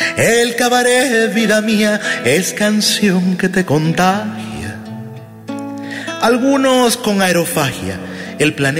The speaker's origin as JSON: {"language": "Spanish", "town": "Bucaramanga", "region": "Santander", "country": "Colombia", "tie": "born there", "said": "Que es de donde yo nací, sí."}